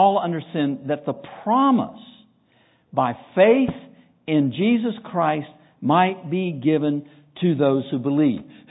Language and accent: English; North Carolina, United States; I grew up in North Carolina, so I can say that and get away with it.